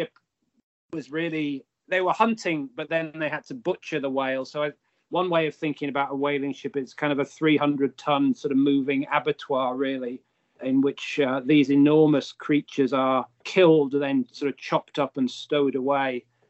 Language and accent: English; Hull, Yorkshire and the Humber, United Kingdom; okay, well, I'm from Hull, so maybe even though it was 100 years in the past, I have some kind of connection that can get me into the story.